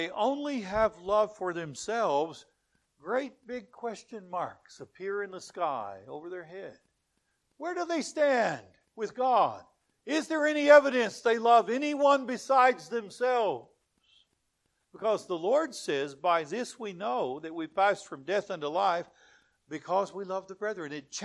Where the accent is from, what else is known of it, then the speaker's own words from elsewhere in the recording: Deep South, United States; I grew up in the Deep South in America when I was a child.